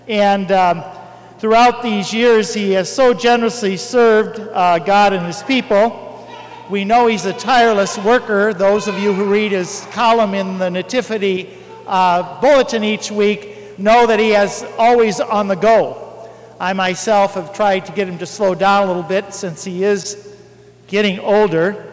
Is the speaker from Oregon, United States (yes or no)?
no; Cascade, Iowa, United States; I am from Cascade as well